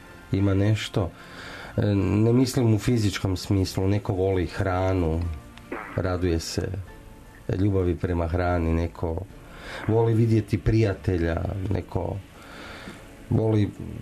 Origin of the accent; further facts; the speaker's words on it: Croatia; Evo, ja dolazim iz Hrvatske